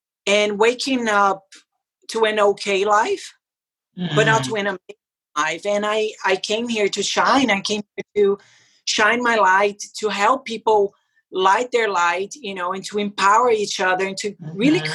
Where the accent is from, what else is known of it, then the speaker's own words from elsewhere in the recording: Brazil; now in United Kingdom; I come from a very warm part of Brazil.